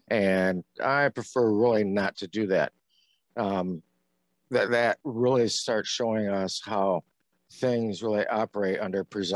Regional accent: Michigan, United States; I grew up on Northern Michigan, kitty kitty, and moved to the southern part of the state, kind of traveled the U.S. after graduation, and which led me back to Northern Michigan.

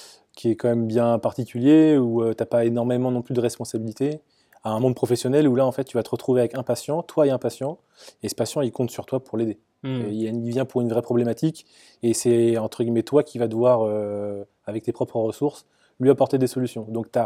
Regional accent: Brittany, France; Après je suis rentré travailler chez moi en Bretagne en tant que kiné

